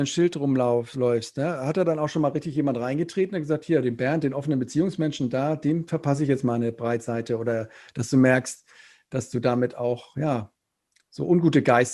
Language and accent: German; Cologne, North Rhine-Westphalia, Germany; also ich komme jetzt hier aus Köln oder lebe hier.